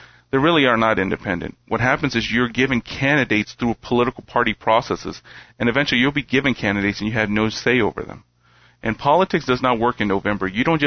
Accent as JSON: {"language": "English", "town": "Philadelphia", "region": "Pennsylvania", "country": "United States", "tie": "born or raised there", "said": "I grew up in Philadelphia."}